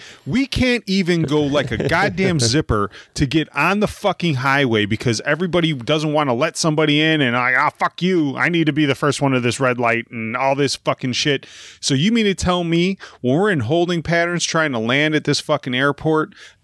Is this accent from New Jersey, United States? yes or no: no; Chicago, Illinois, United States; I live in the real world. I'm from Chicago. This ain't Mayberry.